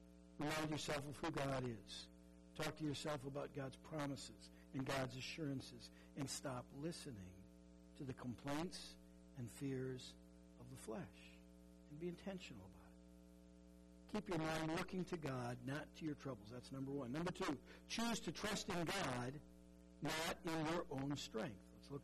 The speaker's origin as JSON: {"language": "English", "region": "Minnesota", "country": "United States", "tie": "born or raised there", "said": "Now, as most of you know, Becky and I grew up in Minnesota."}